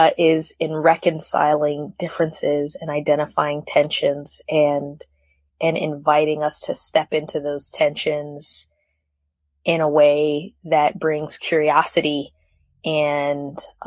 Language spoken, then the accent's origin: English; Shrewsbury, New Jersey, United States; also born or lived in Piscataway / Maryland / Georgia / New Hampshire; now in Newark, United States; I live in Newark, New Jersey. And I grew up, that's a question that's a little bit complicated, but mostly in Shrewsbury, New Jersey and Piscataway, New Jersey. I also lived in Maryland and Georgia and spent a few years up in New Hampshire for high school.